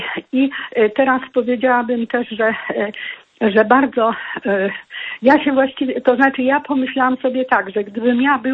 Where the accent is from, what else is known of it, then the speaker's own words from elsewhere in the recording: Poznań, Greater Poland Voivodeship, Poland; jako poznanianka i tu wielkopolanka